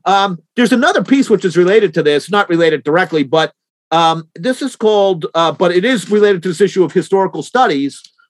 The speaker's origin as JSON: {"language": "English", "region": "New Jersey", "country": "United States", "tie": "born or raised there", "said": "The turkeys were attacking people in New Jersey from my home state."}